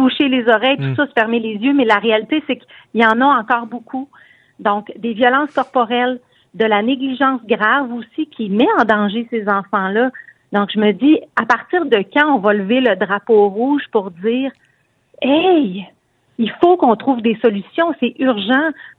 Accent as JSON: {"language": "French", "region": "Quebec", "country": "Canada", "said": "en tant que maman, en tant que Québécoise"}